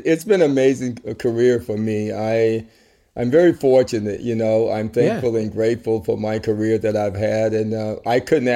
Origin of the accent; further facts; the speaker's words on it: Tuscaloosa, Alabama, United States; As a young adult, I grew up in Tuscaloosa, Alabama, one of the hottest radio stations, WTUG.